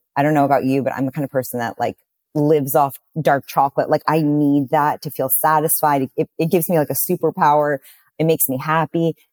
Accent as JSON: {"language": "English", "town": "New York City", "region": "New York", "country": "United States", "tie": "born or raised there", "said": "I grew up in New York City and, you know, around amazing food, you know, amazing high quality food all the time."}